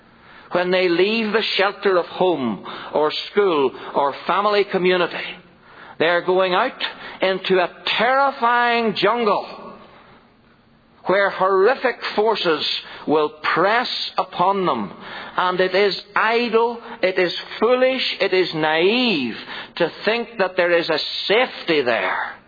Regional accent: Ireland; when I was growing up in Ireland as a boy

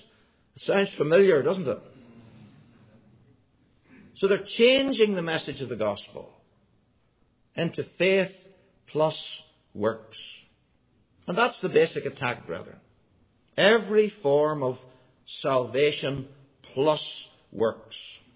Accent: Northern Ireland, United Kingdom; As a little boy growing up in Ulster, I was never allowed to talk about the Roman Catholic Church.

